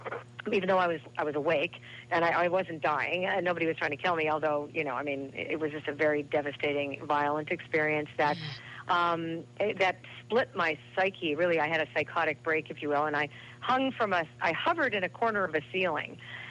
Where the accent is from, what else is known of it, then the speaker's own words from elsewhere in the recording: Canada; I'm Canadian.